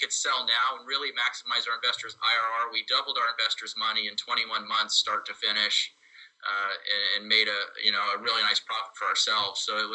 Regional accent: Santa Rosa, California, United States; I'm from Santa Rosa, California.

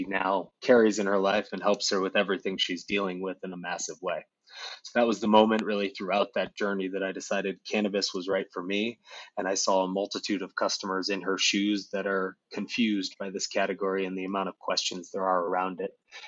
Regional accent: Indiana, United States; I'm originally from Indiana, where my mom has kind of dealt with a condition her entire life

